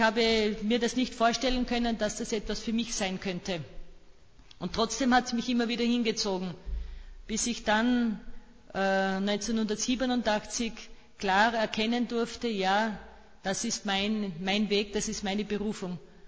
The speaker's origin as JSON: {"language": "German", "town": "Fladnitz an der Teichalm", "region": "Styria", "country": "Austria", "tie": "born or raised there", "said": "Ich bin in Fladnitz an der Teichalm geboren, dort aufgewachsen auf einem Bauernhof. Wir waren 12 Kinder. Ich bin dort in die Volksschule gegangen und dann in der Nachbargemeinde in Passail in die Hauptschule."}